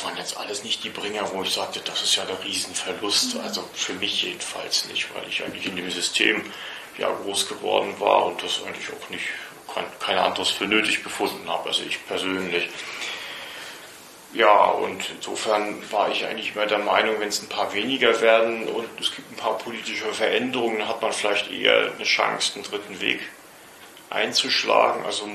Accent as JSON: {"language": "German", "town": "Rostock", "region": "Mecklenburg-Vorpommern", "country": "Germany", "tie": "born there", "said": "1964 geboren in Rostock"}